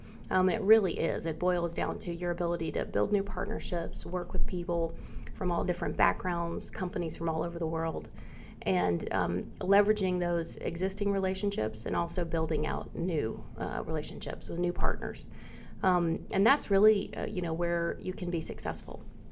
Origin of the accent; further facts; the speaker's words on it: Atlanta, Georgia, United States; I grew up in the Atlanta area and worked previously at the local level in economic development and then also for the state of Georgia.